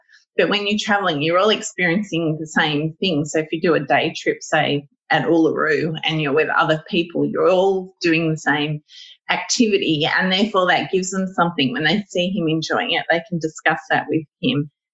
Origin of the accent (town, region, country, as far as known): Sydney, New South Wales, Australia; born or raised there